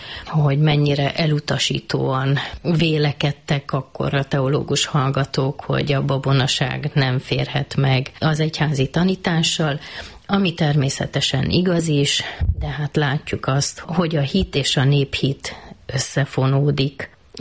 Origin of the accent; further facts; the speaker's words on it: Brașov, Brașov County, Romania; hiszen Brassóban nőttem fel, de már 8-os voltam, amikor kiköltöztünk Bácsfaluba, és ott lett ő parókus lelkész.